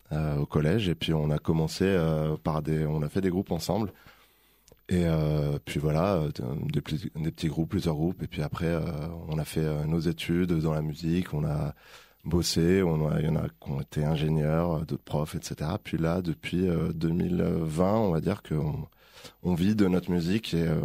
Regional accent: Île-de-France, France; on vient d'une petite ville, donc dans le 78, effectivement, pas dans le 95.

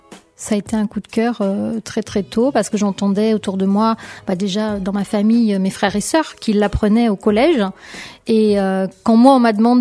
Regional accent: Nouvelle-Aquitaine, France; qui fait référence à ma région d'origine, mon département d'origine, qui est la Charente-Maritime

